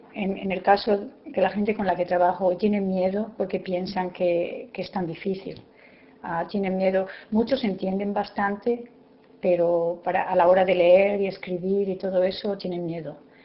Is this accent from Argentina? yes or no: no; Spain; now in United States; soy originalmente de España. Llevo aquí viviendo 23 años.